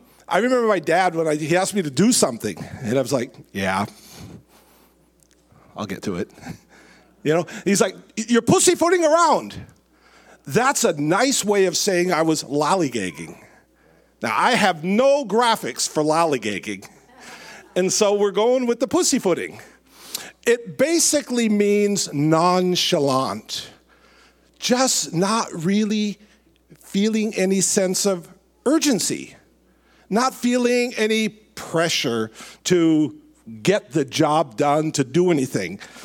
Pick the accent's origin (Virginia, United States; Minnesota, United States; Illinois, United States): Minnesota, United States; And we're from Minnesota, and you know, and it's cold